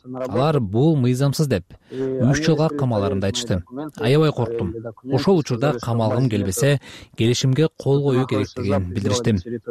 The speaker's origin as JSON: {"language": "Kyrgyz", "town": "Osh", "region": "Osh Region", "country": "Kyrgyzstan", "tie": "born or raised there", "said": "Мен өзүм Ошто төрөлүп өскөм. 3 жашымда Оштогу балдар үйүнө түшкөн экенмин."}